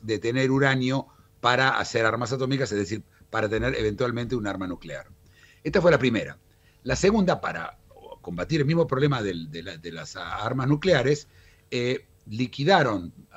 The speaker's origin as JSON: {"language": "Spanish", "country": "Israel", "said": "Yo soy abogado israelí, yo soy claro."}